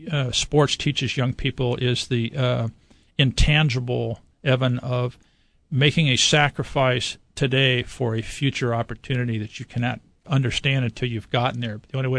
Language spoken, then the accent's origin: English; Midwest, United States; I grew up in the Midwest, so there was this sort of no-nonsense Calvinistic, if you just work harder, you'll probably get better mindset.